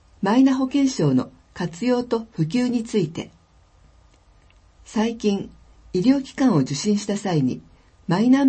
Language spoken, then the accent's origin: Japanese; New Zealand; Japanese is a second language; 今回も私の出身国、ニュージーランドの文化を紹介します。